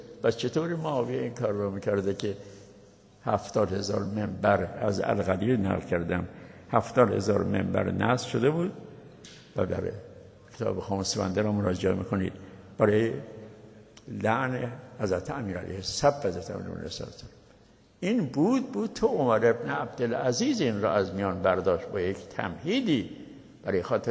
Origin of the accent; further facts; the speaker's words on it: Mashhad, Razavi Khorasan, Iran; خب اون یک مشهده، ما هم مشهدیم دیگه